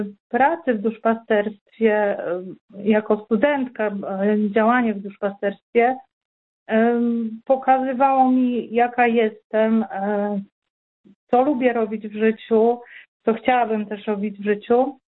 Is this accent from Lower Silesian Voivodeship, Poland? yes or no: no; West Pomeranian Voivodeship, Poland; studiowałam w Szczecinie pedagogikę rewalidacyjną i no i właśnie pochodzę z małej wioski koło Kołobrzegu i kiedy przyjechałam do Szczecina, to było dla mnie przeolbrzymie miasto i tak troszeczkę przerażające, bo prosta dziewczyna z małej wioski przyjeżdża do wielkiego miasta.